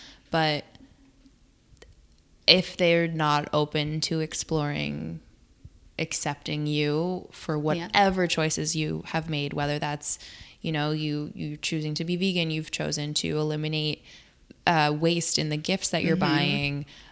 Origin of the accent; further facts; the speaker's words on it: Canada; You know, I'm from Canada. I just got tough skin.